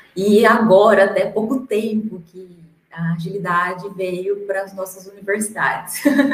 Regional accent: Barretos, São Paulo, Brazil; Então, na verdade, eu sou de Barretos.

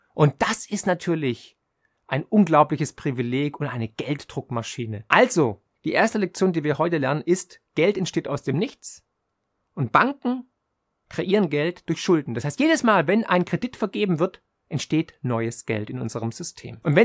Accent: Baden-Württemberg, Germany; Und für mich als Schwabe besonders schlimm, dass es auf dem Sparbüchle keine Verzinsung mehr gibt.

